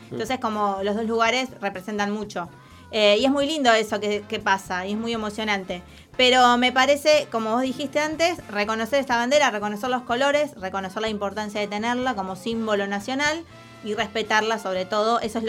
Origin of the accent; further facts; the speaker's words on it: Argentina; como un identificador de que somos parte de Argentina, porque es nuestra bandera la que nos representa.